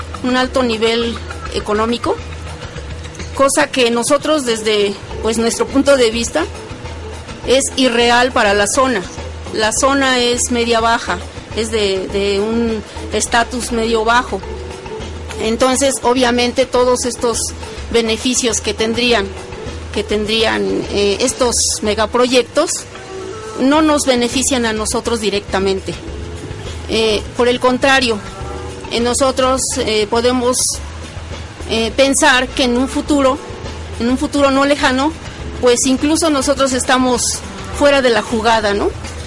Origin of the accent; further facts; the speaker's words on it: Azcapotzalco, Mexico City, Mexico; nosotros aquí estamos, somos de Azcapotzalco.